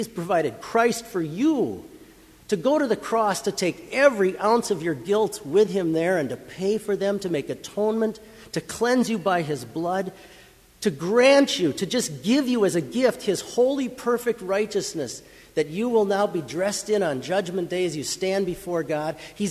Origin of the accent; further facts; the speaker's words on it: Mankato, Minnesota, United States; because I grew up in Mankato.